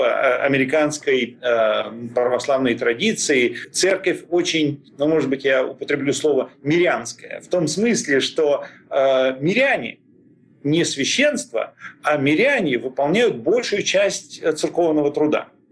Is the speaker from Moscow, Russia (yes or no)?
yes; Moscow, Russia; now in United States; Я живу в Америке со своей семьей последние 25 лет, хотя родился и вырос в Москве.